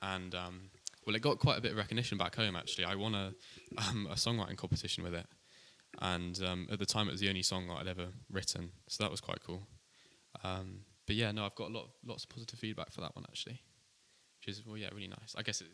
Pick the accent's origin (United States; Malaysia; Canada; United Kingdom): United Kingdom; Exeter, South West England; So I come from Exeter. It's a town in the southwest of England.